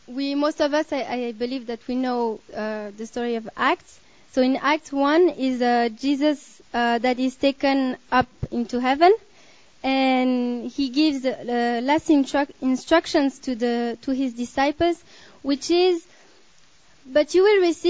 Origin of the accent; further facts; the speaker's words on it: Switzerland; I'm from Switzerland.